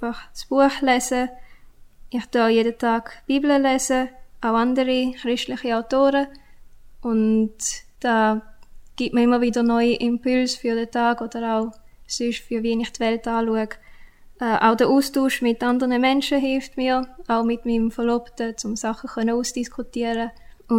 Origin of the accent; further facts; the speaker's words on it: Taiwan; moved away as an adult; now in Switzerland; Ich bin in Taiwan aufgewachsen, bin dort geboren und mit 18 bin ich zum ersten Mal in die Schweiz gekommen, um hier zu leben und zum Theologie zu studieren.